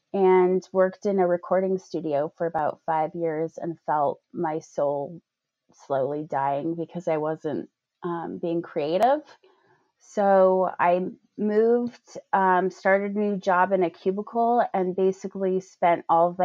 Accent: San Francisco, California, United States; I'm from San Francisco Bay Area. I went to the University of Oregon.

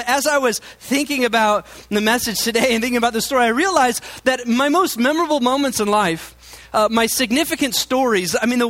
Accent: Iowa, United States; Now, I grew up in Iowa. We had white-tailed deer, and so they spook very easily

